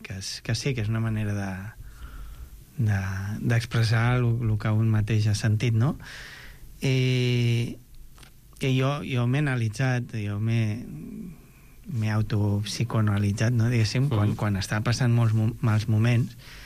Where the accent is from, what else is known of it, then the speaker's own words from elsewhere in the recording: Barcelona, Catalonia, Spain; also born or lived in Formentera; He nascut a Formentera, però des de petit, sempre que he vingut a la península, diguéssim, he vingut aquí a Barcelona, i la meva família majoritàriament és tota de Barcelona. I he viscut a quasi tots els barris de Barcelona.